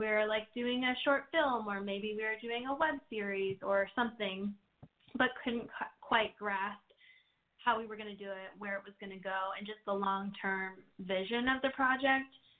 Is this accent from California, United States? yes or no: yes; Anaheim, California, United States; Well, I grew up in Orange County in Anaheim, and like Meredith, I actually also went to an all-girls Catholic high school in Fullerton called Rosary.